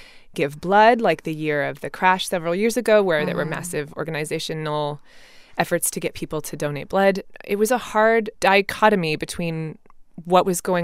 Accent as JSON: {"language": "English", "town": "Austin", "region": "Texas", "country": "United States", "said": "because I'm from Austin and my trip to South By is always longer than everybody else's because I make it a trip home"}